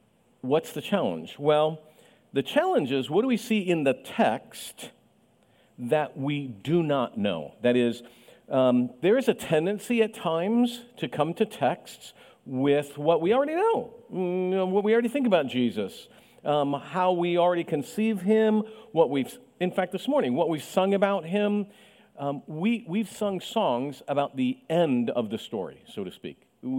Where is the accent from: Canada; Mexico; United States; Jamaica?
Mexico; I grew up in Mexico